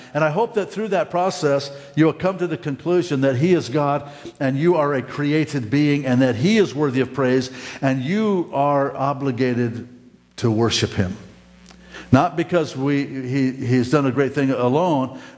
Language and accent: English; Reno, Nevada, United States; In fact, Gary and Carolyn are going to my hometown here shortly. Not for what it's famous for, but to just go see what's cool about Reno.